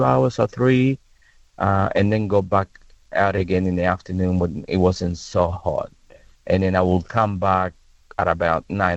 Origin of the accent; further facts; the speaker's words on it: Argentina; now in Sydney, Australia; I am originally from Argentina. I've been living in Sydney for more than 30 years.